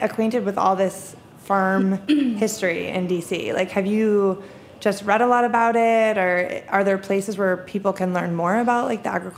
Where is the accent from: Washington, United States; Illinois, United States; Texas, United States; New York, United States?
New York, United States; I'm from New York, but I'm sure people have been growing food